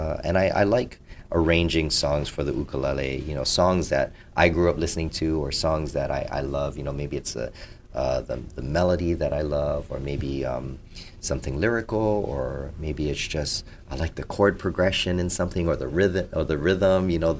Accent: Hawaii, United States; I got into it because my mom played, and I was born and raised in Hawaii, and that's something, you know, all the kids do.

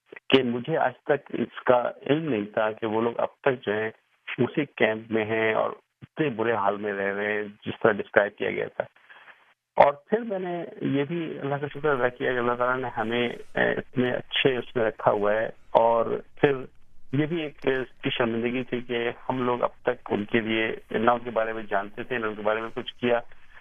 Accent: Bangladesh; also born or lived in Pakistan; now in United States; اور میں وہیں پلا بڑھا. اور جب 1971 میں بنگلہ دیش بن گیا تو اس کے بعد ہم لوگ ایک دو سال وہاں رہے, پھر 73 میں میں پاکستان آ گیا

